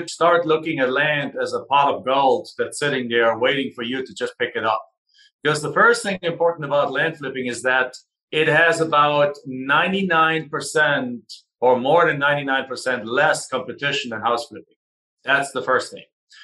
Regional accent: Germany; accent: German; English is a second language; moved away as an adult; now in United States; I'm originally from Germany. So you can tell from my accent, I sound like Arnold, don't look like him. But I got here in 1997 to the US

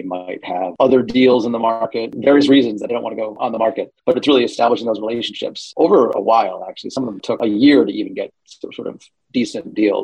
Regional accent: Boston, Massachusetts, United States; I'm from Boston, Massachusetts. I live on the South End, work on out of the Back Bay

